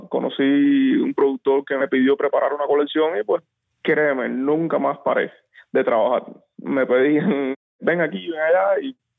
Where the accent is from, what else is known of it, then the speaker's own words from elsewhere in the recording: Cuba; sabiendo que todos somos cubanos, los de dentro y los de afuera